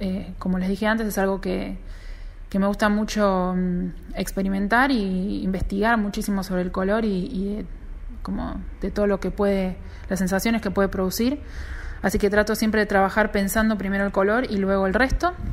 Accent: Buenos Aires, Argentina; soy de Buenos Aires, Argentina.

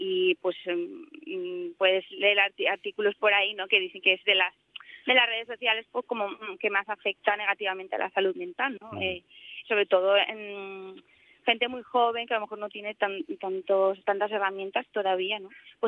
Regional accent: Valencian Community, Spain; first language Valencian; algún día me gustaría hacer también alguna en valenciano, que es mi lengua materna.

